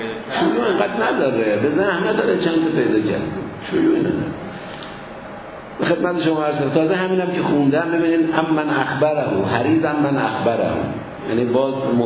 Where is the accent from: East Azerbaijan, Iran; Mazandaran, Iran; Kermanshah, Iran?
East Azerbaijan, Iran; Tabriz; من بچه تبریزم